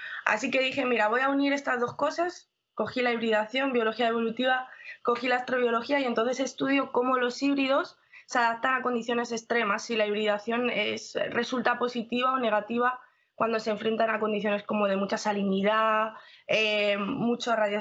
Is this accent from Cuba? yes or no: no; León, Castile and León, Spain; now in Quebec, Canada; tengo un pueblo por ahí en el norte, por León, y mi corazón siempre está ahí. Es lo primero que pienso cuando pienso en España, pienso en mi pueblo.